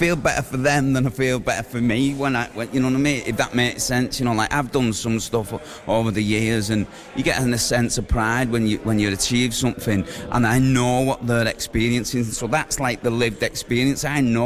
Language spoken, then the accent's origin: English; St Helens, North West England, United Kingdom; also born or lived in Liverpool; I stayed up there for quite a few years, and I loved the city, but St Helens is my hometown, you know, my roots are here, my family's here